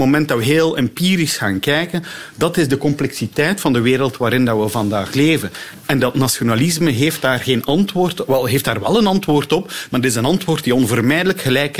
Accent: Belgium; Ik ben Belg, ik woon in België, maar ik werk in Nederland.

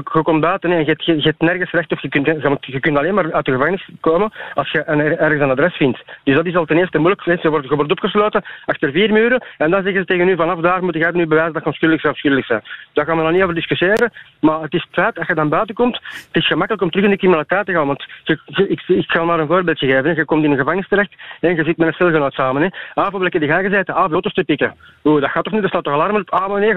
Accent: Belgium; Als Belg zijn er daar vreemdeling op de wandeling.

